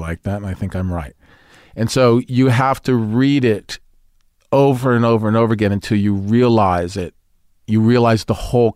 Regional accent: Brooklyn, New York, United States; accent: Brooklyn; And so I put on a whole facade that because I was from Brooklyn, I was born in Brooklyn, but I went into the audition with a Brooklyn accent and lied my way through the whole thing.

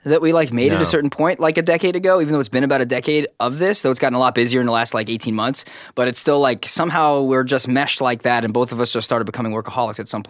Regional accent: Brooklyn, New York, United States; I was born in Brooklyn Hospital in a very black neighborhood.

